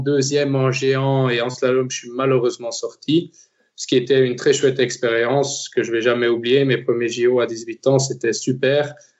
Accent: Ettelbruck, Diekirch, Luxembourg; j'ai 20 ans, je viens d'Ettelbruck

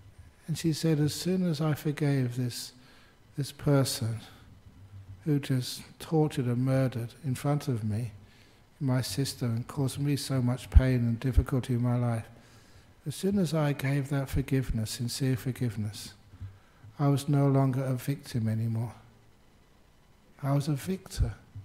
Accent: Australia; And I replied, "Oh, I am from Australia."

